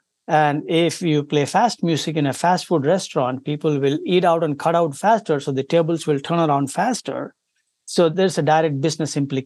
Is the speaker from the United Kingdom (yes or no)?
no; India; moved away as an adult; now in United States; I come from India originally. I came to US in the year 2005.